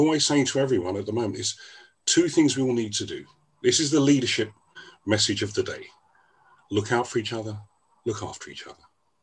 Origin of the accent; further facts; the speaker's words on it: London, United Kingdom; I'm a Londoner. I'm close to Stamford Bridge.